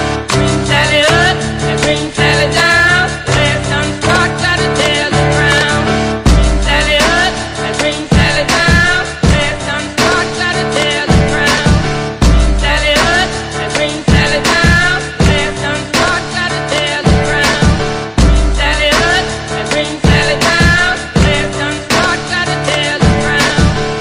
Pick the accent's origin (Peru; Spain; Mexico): Spain; Ripollet, Catalonia; somos de Ripollet